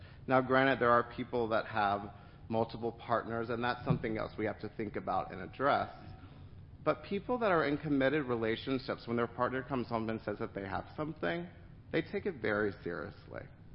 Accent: Mississippi, United States; also born or lived in New York / Seattle; But I grew up in Mississippi. I moved to New York to go to NYU. I lived in Seattle as I was doing a consulting assignment, and then I moved back to Mississippi.

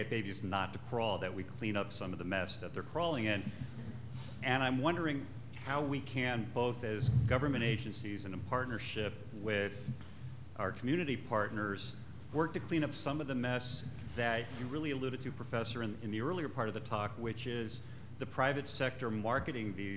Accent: California, United States; from California.

